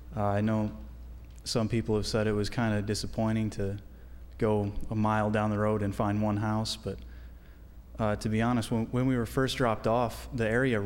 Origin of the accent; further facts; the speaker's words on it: Michigan, United States; it was really nice to see like the same kind of trees I have back home, even though I grew up in Michigan.